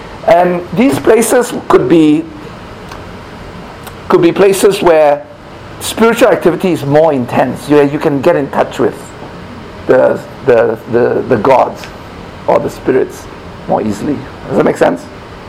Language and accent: English; Malaysia; I come from Malaysia, and we have a lot of kind of animism, where sometimes there are spirits that dwell in trees.